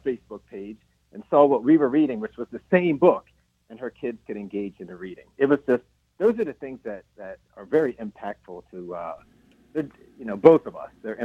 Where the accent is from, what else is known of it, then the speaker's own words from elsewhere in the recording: New Jersey, United States; I've gotten some actually from people from my hometown in New Jersey